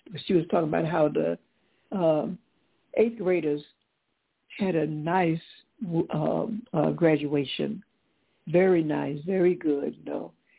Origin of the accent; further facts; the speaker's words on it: Nashville, Tennessee, United States; My hometown, yeah, my home, Nashville, Tennessee.